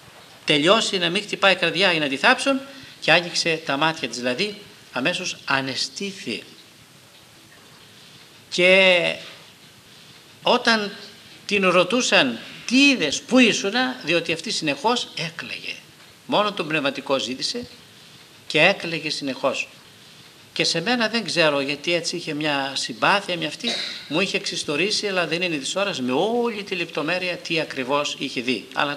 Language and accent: Greek; Agrinio, Western Greece, Greece; είχαμε εκεί στα μέρη μας στο Αγρίνιο